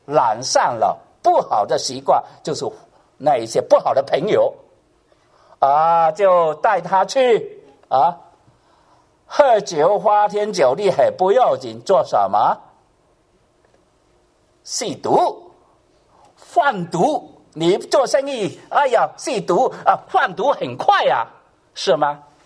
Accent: Hong Kong; 你去香港的人都知道哈，我香港人，因为我是香港啊

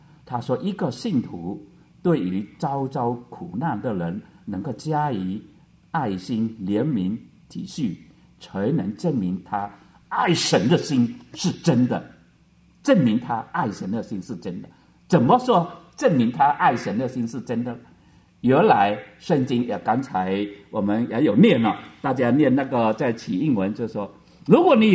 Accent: China; 我们中国人有讲的“恻隐之心，人皆有之”

